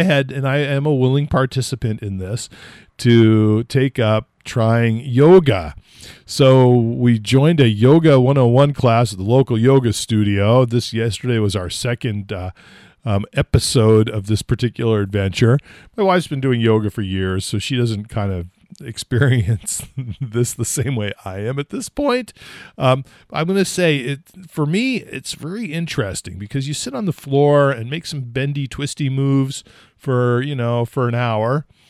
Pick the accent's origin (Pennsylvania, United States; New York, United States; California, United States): California, United States; You know, I grew up in California, and the county where I grew up in California is as big as and as populous as the entire state of New Hampshire.